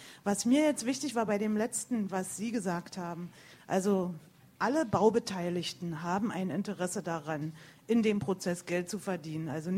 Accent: Berlin, Germany; Ich komme aus Berlin, bin dort Mitglied des Abgeordnetenhauses

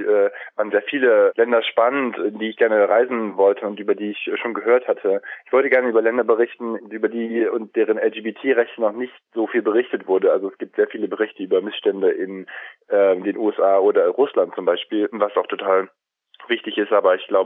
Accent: Germany; ich als Deutscher lebe in einem Land, wo meine Freiheiten gesetzlich verbrieft sind

